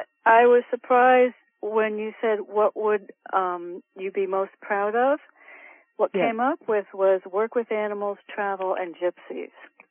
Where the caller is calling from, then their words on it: Connecticut, United States; Connecticut.